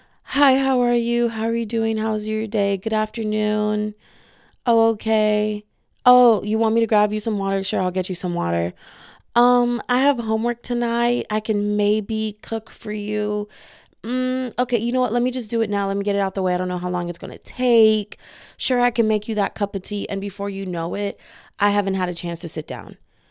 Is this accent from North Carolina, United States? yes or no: no; Texas, United States; So, and I'm from Texas, man. Hey, what go down? Whoop-de-whoop. So yes, I will say y'all a lot.